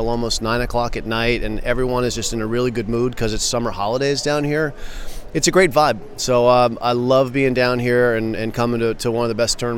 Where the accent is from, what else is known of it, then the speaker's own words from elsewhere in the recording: United States; now in Australia; They're one of the three major networks in Australia, like an NBC or an ABC back home.